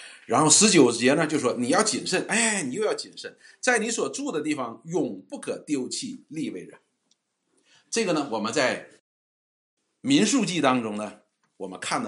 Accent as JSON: {"language": "Chinese", "region": "Northeast China", "country": "China", "said": "有点像我们东北人吃那个血豆腐纯血"}